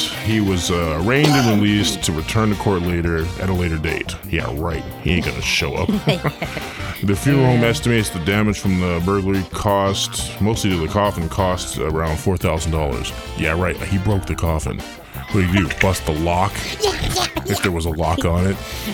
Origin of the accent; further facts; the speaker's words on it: West Coast, United States; And I'm from the West Coast.